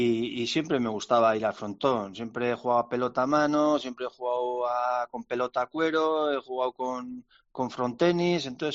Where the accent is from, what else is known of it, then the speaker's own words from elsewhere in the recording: Lecumberri, Navarre, Spain; aquí cuando llegué yo, que yo soy de Lecumberri, pues en Pamplona tampoco había muchos deportes adaptados